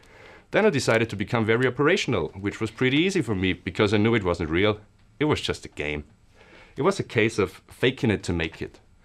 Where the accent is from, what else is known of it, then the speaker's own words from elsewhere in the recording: Austria; English is a second language; I'm 31 years old and I'm from Austria.